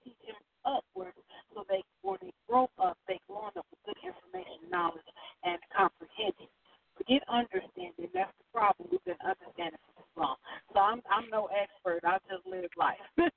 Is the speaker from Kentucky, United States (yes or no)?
no; Chicago, Illinois, United States; I come from Chicago. that's where I was born and raised, and I'm a world traveler